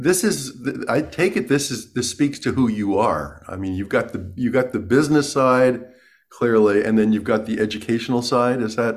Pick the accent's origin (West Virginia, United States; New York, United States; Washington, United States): New York, United States; New York City; That's my hometown, by the way, New